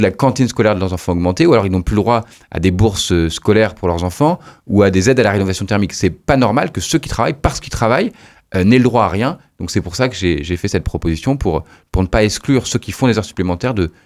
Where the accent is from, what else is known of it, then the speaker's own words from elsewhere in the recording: Brittany, France; on a besoin d'avoir de l'investissement chez nous, en Bretagne, entre Loudéac et Lamballe